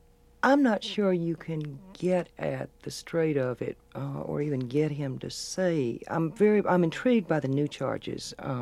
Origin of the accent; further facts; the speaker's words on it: Texas, United States; my political opinions aren't popular in my home state. Yes, I have over the years socialized with Texas politicians.